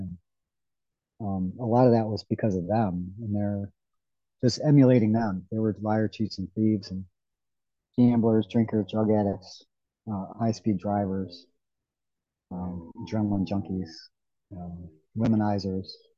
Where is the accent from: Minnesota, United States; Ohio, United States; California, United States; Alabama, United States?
Ohio, United States; Yeah, I grew up in Ohio, up on the coast of Lake Erie.